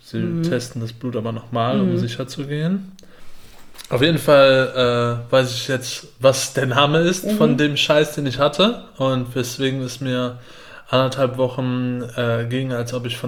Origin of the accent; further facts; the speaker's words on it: Aachen, North Rhine-Westphalia, Germany; accent: Aachen dialect; Nee, Öscher Jung.